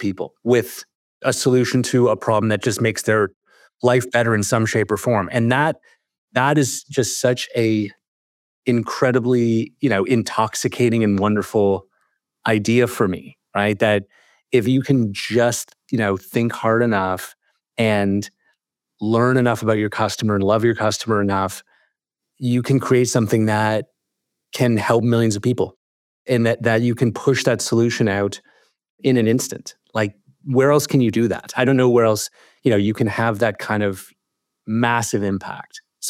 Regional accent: Toronto, Ontario, Canada; now in London, United Kingdom; I'm from Toronto originally, living in London today. My family and I, we, you know, kind of escaped the COVID lockdowns of Canada.

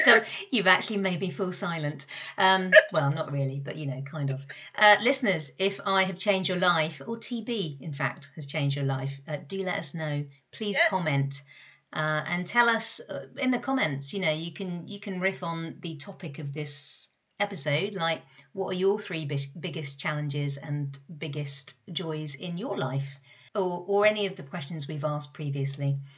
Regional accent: United Kingdom; because I'm British and we love a pea.

